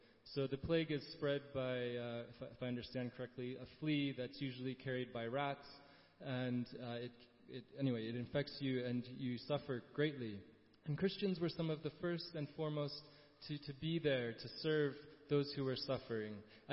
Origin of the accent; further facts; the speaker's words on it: Ituri, DR Congo; I grew up in Ituri, like I said